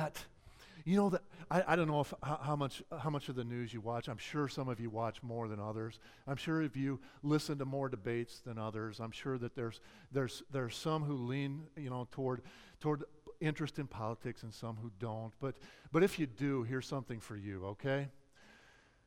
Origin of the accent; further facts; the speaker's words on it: Wasco, California, United States; I mentioned that I'm from Wasco